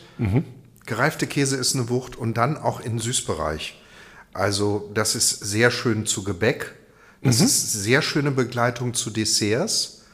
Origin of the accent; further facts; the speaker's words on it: Ravensburg, Baden-Württemberg, Germany; Ich bin in Ravensburg groß geworden und da gab es die Tekrum-Werke.